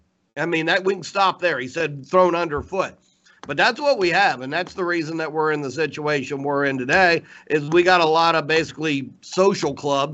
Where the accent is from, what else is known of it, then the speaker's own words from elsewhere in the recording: Ohio, United States; I'm from Ohio, and I really wanted to go to it while I was in Ohio.